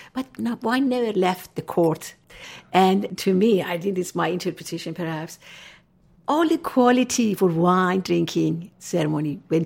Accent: Tehran, Tehran Province, Iran; I was born and raised in Tehran. Mm-hmm. I came from Tehran capital. It's very cosmopolitan, 16 million population. Very westernized.

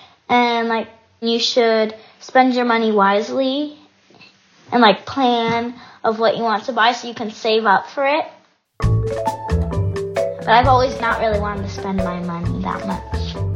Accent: Novi, Michigan, United States; I am from Novi, Michigan.

